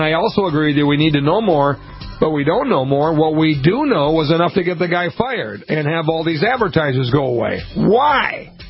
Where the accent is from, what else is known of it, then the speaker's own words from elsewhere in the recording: Montevideo, Minnesota, United States; it's halfway between the Twin Cities and my hometown of Montevideo, Minnesota.